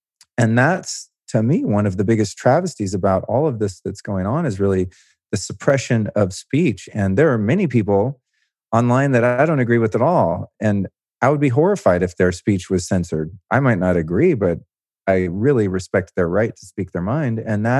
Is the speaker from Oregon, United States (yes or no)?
no; California, United States; my mom was born and raised in Berkeley. I grew up in the Bay Area.